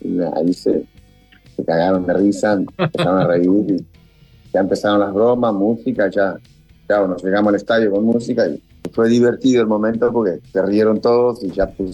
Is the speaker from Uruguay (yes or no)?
yes; Uruguay; Y el español mío no era el español de ustedes, era el español mío, que era el uruguayo